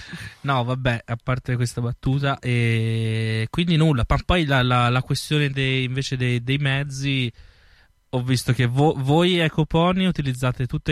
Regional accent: Florence, Tuscany, Italy; da fiorentino, mi ricordo che quando lavoravo in certe zone sapevo che strade fare per evitare il turismo

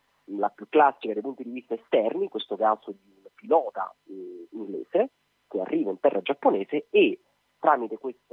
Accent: Rome, Lazio, Italy; Io sono l'unico straniero, perché sono romano

